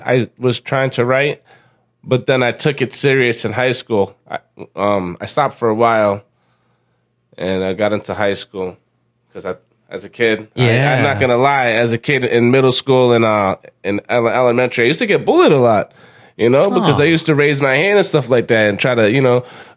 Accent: Worcester, Massachusetts, United States; I come from Worcester, Massachusetts. I was born and raised in Worcester.

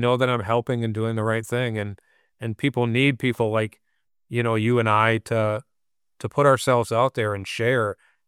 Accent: Racine, Wisconsin, United States; when I first started my career in law enforcement, I worked for the Racine Police Department, my hometown.

